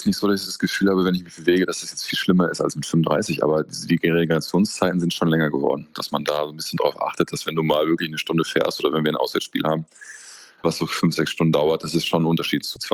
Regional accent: Bergkamen, North Rhine-Westphalia, Germany; also born or lived in Werne; Ich bin in Werne geboren, aber ich bin in Bergkamen aufgewachsen. Bergkamen hat kein Krankenhaus, sonst wäre ich wahrscheinlich in Bergkamen geboren worden

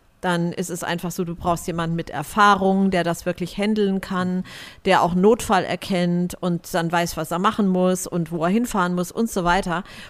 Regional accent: Frankfurt, Hesse, Germany; ich bin in Frankfurt aufgewachsen

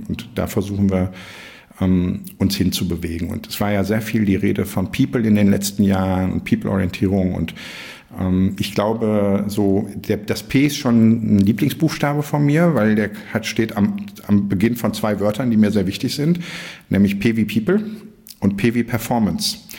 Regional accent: Essen, North Rhine-Westphalia, Germany; now in Berlin, Germany; Ja, ich bin im Ruhrpott geboren, groß geworden, also ich bin gebürtig aus Essen. Genau, da habe ich auch die ersten 30 Jahre meines Lebens verbracht und jetzt die letzten 25 Jahre hier in Berlin.

